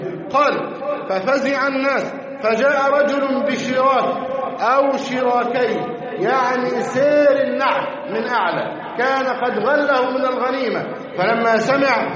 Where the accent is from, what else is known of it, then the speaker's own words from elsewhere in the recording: Egypt; أن يحفظ علينا بلدنا مصر. اللهم احفظ مصر أمناً أماناً، سقاءً رخاءً، وسائر بلاد المسلمين.